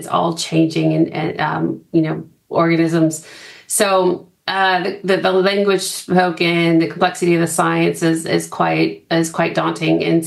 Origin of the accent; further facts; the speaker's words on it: United States; now in New Zealand; I'm an American looking into New Zealand and thinking it's the cleanest, greenest place I've ever been to.